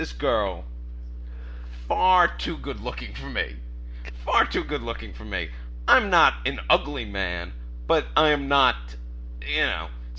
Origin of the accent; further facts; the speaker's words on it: New York, United States; And he's with us over Skype all the way from my hometown, New York, Jack Dalton.